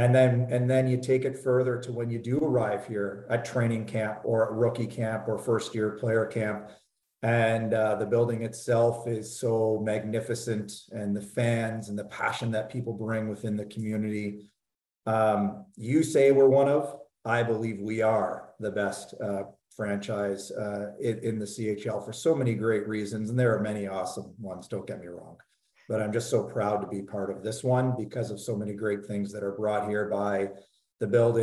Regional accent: Sarnia, Ontario, Canada; because I grew up in Sarnia and played minor hockey there.

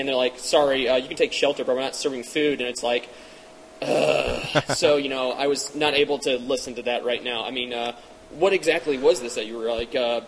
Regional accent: Missouri, United States; a really big tornado system that came through like my home state of Missouri

